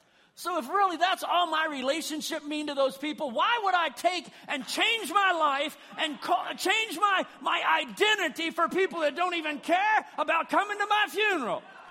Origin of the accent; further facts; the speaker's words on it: Indiana, United States; moved away as an adult; One day, Brother Siever, I think I was 18 years old. I came up from Indiana to Dayton.